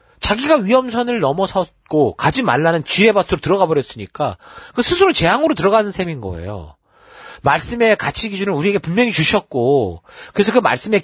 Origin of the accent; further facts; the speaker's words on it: South Korea; 이 유행이 한국 사람으로서 우리가 이 땅을 살아가며 혜택을 보는 것도 있지만